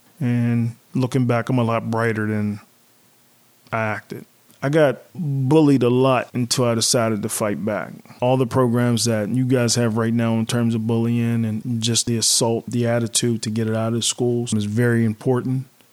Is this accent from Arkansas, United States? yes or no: no; Wilkinsburg, Pennsylvania, United States; also born or lived in Hawkins Village; I grew up in Hawkins Village and grew up in Wilkinsburg. Growing up the way we grew up, we've seen a lot of people dying.